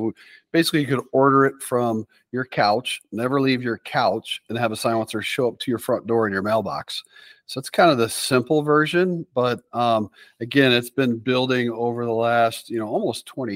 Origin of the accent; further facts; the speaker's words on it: the South, United States; now in Dakotas, United States; I grew up in the South. So when I moved up here to the Dakotas where my wife's from